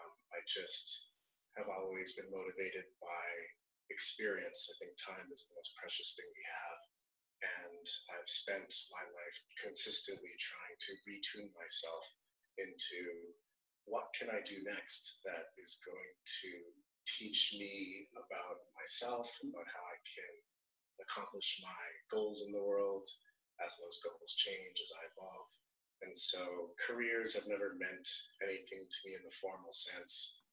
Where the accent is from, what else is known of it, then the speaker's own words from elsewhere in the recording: Toronto, Ontario, Canada; also born or lived in New York City, United States; My parents are from the British West Indies, from British Guyana. I grew up in Toronto and in New York City area.